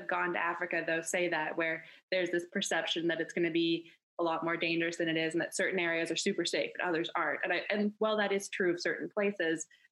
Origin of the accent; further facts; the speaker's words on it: Canada; I grew up in Canada. So like in Canada, in the winter it's cold, in the summer it's hot, and hot and cold don't meet.